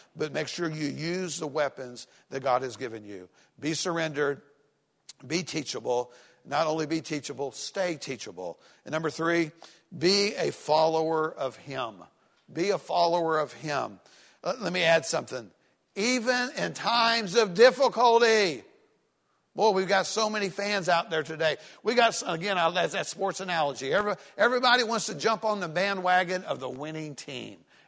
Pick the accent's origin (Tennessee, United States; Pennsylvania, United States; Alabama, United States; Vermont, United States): Tennessee, United States; also born or lived in Florida; I was from Florida, grew up in East Tennessee.